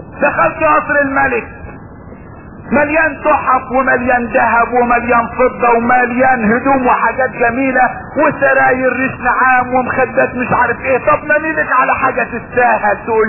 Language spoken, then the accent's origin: Arabic; Egypt